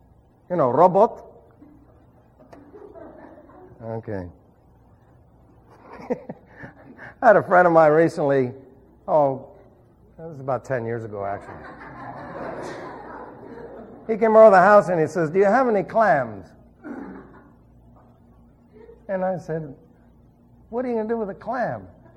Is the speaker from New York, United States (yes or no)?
yes; New York City, New York, United States; I was raised in New York City, so what did I know?